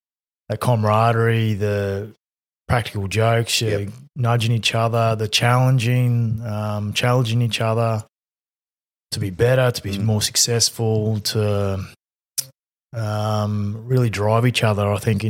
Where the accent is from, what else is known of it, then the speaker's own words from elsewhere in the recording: Queensland, Australia; Bill's from Innisfail. I was from Atherton Tablelands, and we played against each other in our under 18 grand final.